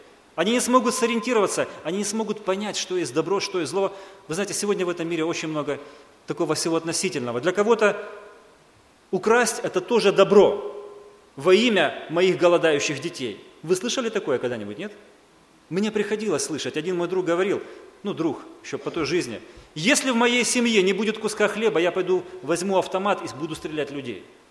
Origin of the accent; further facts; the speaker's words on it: Rostov-on-Don, Rostov Oblast, Russia; Сам я из России. И жил в Ростове.